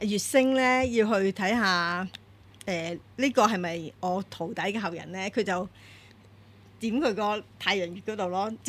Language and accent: Chinese; China; 那我没理由作为一个中国人